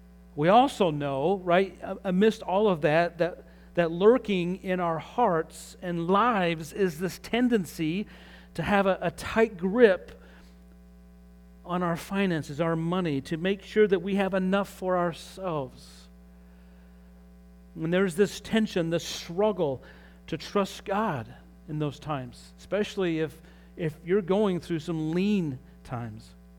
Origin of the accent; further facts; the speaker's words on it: Pittsburgh, Pennsylvania, United States; You know, we're from Pittsburgh, and so made some calls.